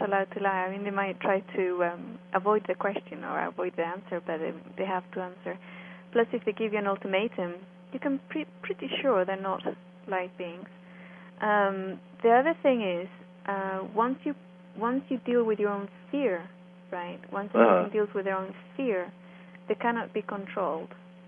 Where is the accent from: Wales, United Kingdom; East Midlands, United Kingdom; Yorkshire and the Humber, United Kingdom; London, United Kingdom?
East Midlands, United Kingdom; Nottingham; I grew up in Nottingham in England in a neighborhood which was one of the worst crime-ridden neighborhoods in the UK.